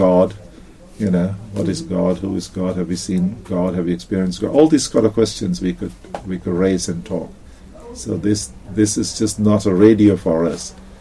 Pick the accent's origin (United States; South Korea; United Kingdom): United Kingdom; England; we human beings, because we are Punjabis, but we're also British, English.